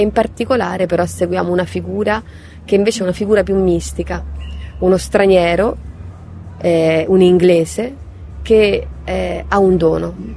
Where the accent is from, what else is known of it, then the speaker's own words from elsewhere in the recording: Etruria, Italy; Sono cresciuta in Etruria, diciamo, in una regione bella e fragile che è l'Etruria, cioè quell'incrocio tra Umbria, Lazio e Toscana, dove neanche gli accenti si distinguono bene